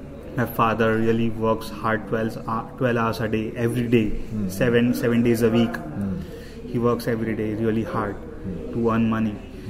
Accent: India; now in New Zealand; Like you are from China, I am from India, and we know

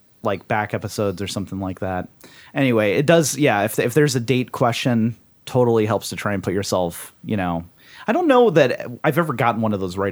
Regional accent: London, United Kingdom; now in United States; I'm originally from London, so I can give you all some pointers if you like.

